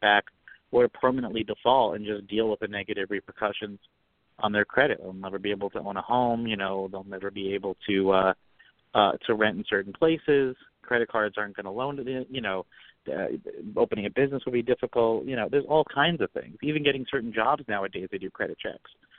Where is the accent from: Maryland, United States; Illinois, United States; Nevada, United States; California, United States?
Maryland, United States; There's a number of ballot access challenges out there, including in my home state of Maryland.